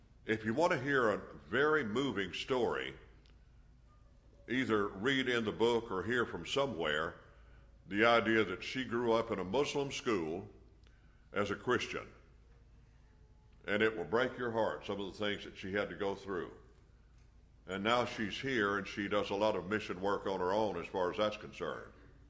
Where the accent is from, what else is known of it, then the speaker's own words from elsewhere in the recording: Alabama, United States; Now, I'm from Alabama, and I can understand that.